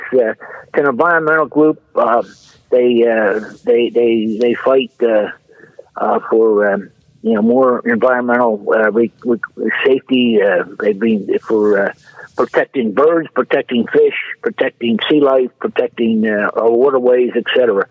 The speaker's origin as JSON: {"language": "English", "town": "Runnymede", "region": "New Jersey", "country": "United States", "tie": "born there", "also_born_or_lived": "Indiana", "said": "And I was born in Runnymede, New Jersey, and I went to work for the Ford Motor Company and traveled around, but always came back to Cape May County to fish."}